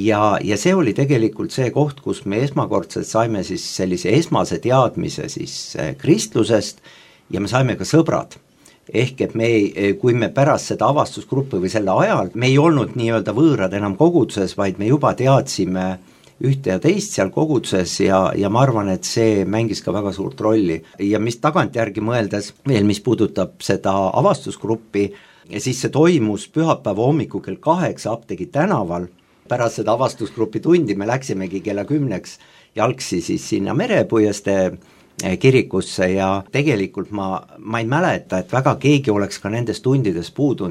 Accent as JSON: {"language": "Estonian", "town": "Tallinn", "region": "Harju County", "country": "Estonia", "tie": "born or raised there", "also_born_or_lived": "Rapla", "said": "Ma olen küll Raplas sündinud, aga terve elu elanud Tallinnas ja samuti olen pärit siis mitte kristlikust perest."}